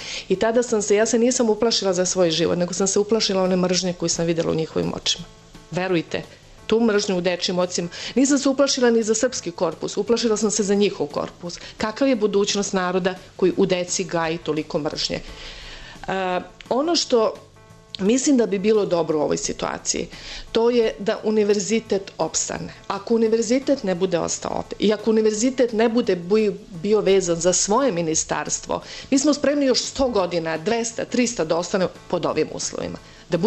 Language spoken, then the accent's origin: Serbian; Pristina, Kosovo; moved away; Mi smo iz Prištine prognani.